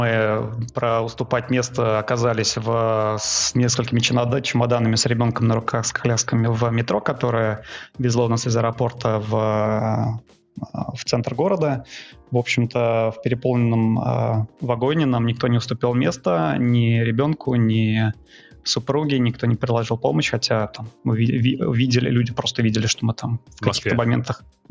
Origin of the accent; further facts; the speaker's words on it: Moscow, Russia; now in New York, United States; Переезжали мы, да, мы из Москвы.